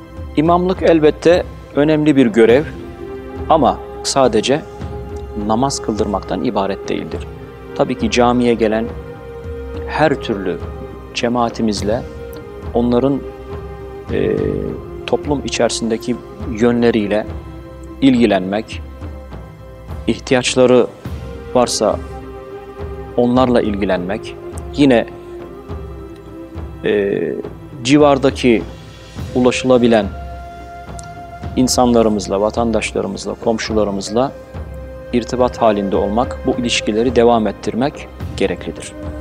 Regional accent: Balıkesir, Turkey; 1972 Balıkesir doğumluyum. İlk ve orta öğretimi Balıkesir'de gördüm.

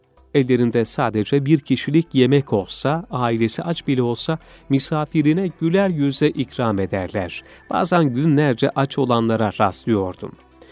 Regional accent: Qom, Qom Province, Iran; Seni Kum şehrine götürmek, kendi memleketimi gezdirmek isterim" dedim. İsfahan'dan geçip Kum'a gittik.

